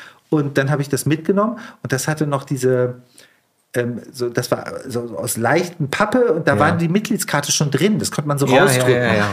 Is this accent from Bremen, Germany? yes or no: yes; Bremen, Germany; moved away as an adult; Ich komme eigentlich aus Bremen und habe mich dann so offiziell abgemeldet und bin zum Studieren nach Berlin.